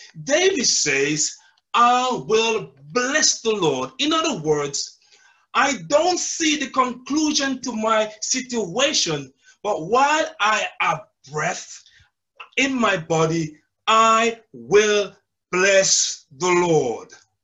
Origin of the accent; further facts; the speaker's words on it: Jamaica; moved away as an adult; now in London, United Kingdom; And so I'm originally from Jamaica, land we love, I came here 10 years ago.